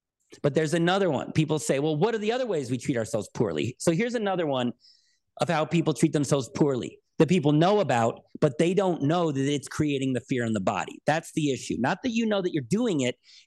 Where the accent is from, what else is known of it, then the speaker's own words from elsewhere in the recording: United States; Now, it is true that being an American, I know we have a sort of a cultural over-the-top optimism that that in other cultures is less.